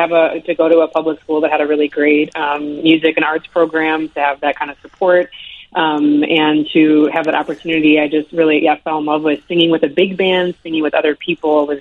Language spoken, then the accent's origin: English; Westmont, Illinois, United States; now in Chicago, United States; I grew up in Westmont, Illinois, a suburb of Chicago, and I've lived in the city proper for about the last 10 years.